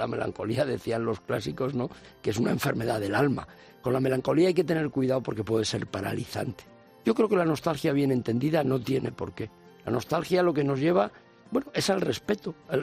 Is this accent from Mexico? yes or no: no; Madrid, Community of Madrid, Spain; yo soy un madrileño, como buena parte de los madrileños, hijo o nieto de migrantes y además de lugares muy dispares de España